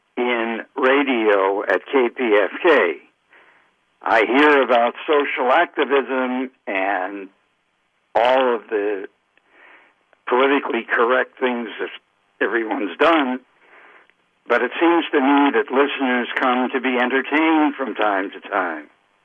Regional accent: Los Angeles, California, United States; I'm from West Los Angeles.

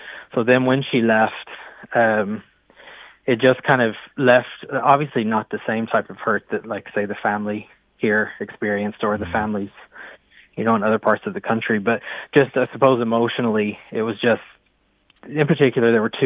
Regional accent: United States; So I'm originally from the States

